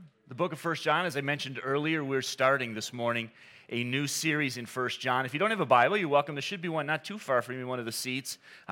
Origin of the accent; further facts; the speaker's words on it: Saginaw, Michigan, United States; And I grew up in Saginaw.